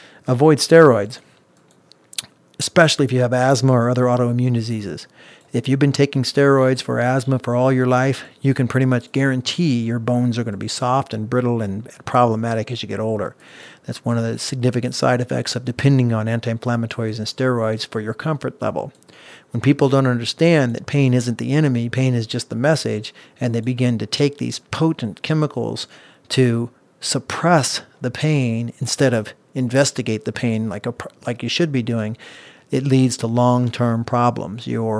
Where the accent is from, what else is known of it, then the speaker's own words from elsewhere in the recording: Independence, Missouri, United States; I grew up in Independence, Missouri, so that's a deep part of my core, you know.